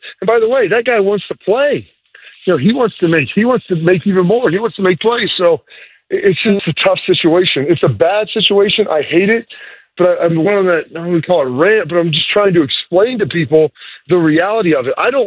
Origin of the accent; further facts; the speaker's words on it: Ohio, United States; being you and I both growing up in Ohio, yep. and playing Ohio football.